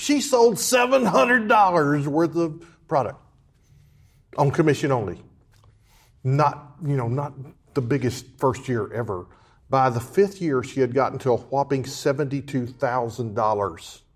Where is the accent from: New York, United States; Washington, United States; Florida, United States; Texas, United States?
Texas, United States; accent: Texas; I know it's hard to understand sometimes with my Texas accent.